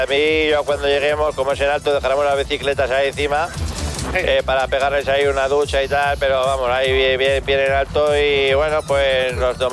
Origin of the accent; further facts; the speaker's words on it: San Vicente de la Barquera, Cantabria, Spain; now in Italy; Yo soy de aquí, de San Vicente de la Barquera. De Cantabria, pero lo que hice fue cogerme el petate y venirme a Italia, sí.